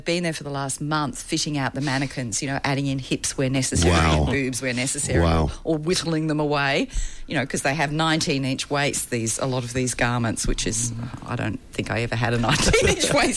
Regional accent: Canberra, Australian Capital Territory, Australia; also born or lived in London; Both my parents are Australian. I was born in London. We moved back. My dad got a job in Canberra, and that's where I went to university.

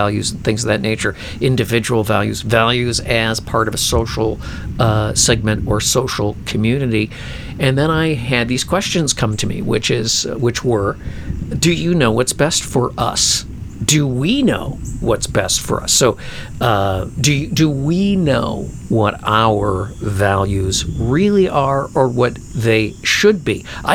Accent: Chicago, Illinois, United States; now in Minneapolis, United States; But nothing like I grew up with in Chicago, where droves of people moved out of the city.

